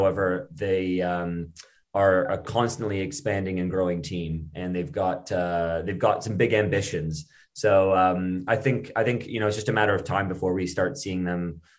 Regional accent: Canada; moved away as an adult; now in London, United Kingdom; I'm originally from Canada, but I've moved over to London, the UK 6 years ago

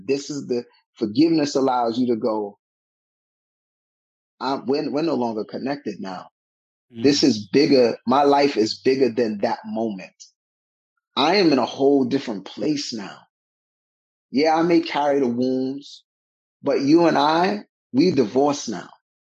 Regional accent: New York City, New York, United States; I was a product of growing up in Bushwick and getting robbed and getting picked on

